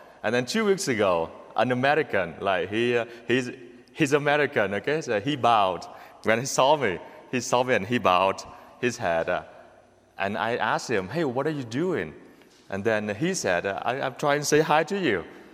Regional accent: Vietnam; English is a second language; I'm from Vietnam. We are a little bit different, the way we react, the way we talk culturally.

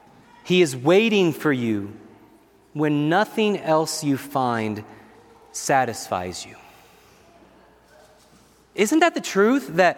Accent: Minnesota, United States; As he said, I come from Minnesota. We really hang on to our O's in Minnesota. I've already noticed some differences here in Colorado.

